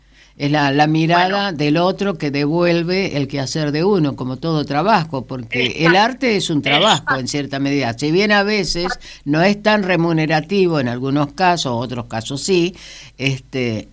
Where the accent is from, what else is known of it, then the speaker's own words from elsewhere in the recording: Chaco, Argentina; que conoces el Chaco, de donde yo soy oriunda